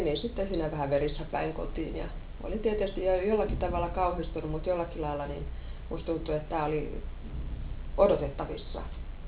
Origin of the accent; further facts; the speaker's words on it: Helsinki, Uusimaa, Finland; Sitten Kruunuhaastahan mä olin kotoisin.